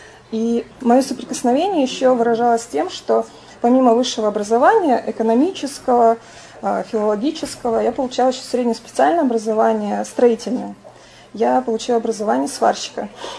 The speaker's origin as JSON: {"language": "Russian", "town": "Tyumen", "region": "Tyumen Oblast", "country": "Russia", "tie": "born or raised there", "said": "Я приехала туда, когда мне было 23 года. И на тот момент я сама родом из Тюмени. Это областной город большой достаточно."}